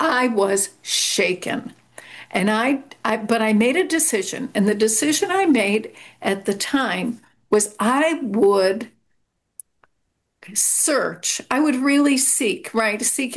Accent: Chicago, Illinois, United States; I'm from Chicago. I never even, what is this word Akashic, right?

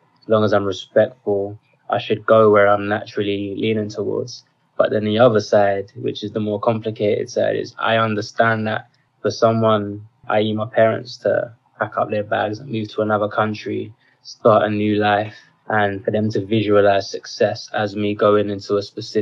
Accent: London, United Kingdom; I'm a rapper from East London. I was born and raised on a council estate in Custom House. And my parents came over to England from Ghana in their early 20s, and they had me and my younger brother in London. So we're first generation Brits.

